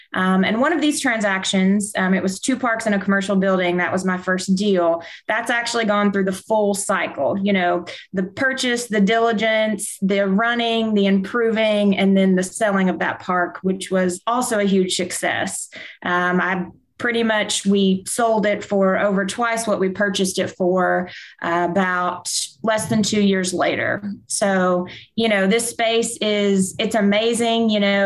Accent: Kentucky, United States; So I grew up in Kentucky. So, of course, I'd seen my share of mobile home parks.

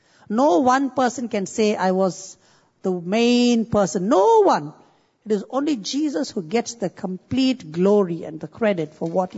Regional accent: India; I want to tell you, I come from India.

